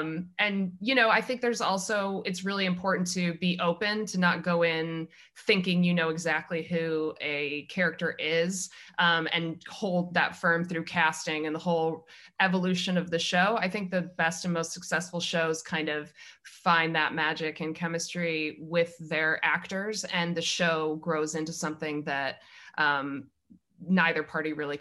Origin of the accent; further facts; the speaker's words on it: Midwest, United States; I think that's because I'm from the Midwest and I don't know if that exists anymore.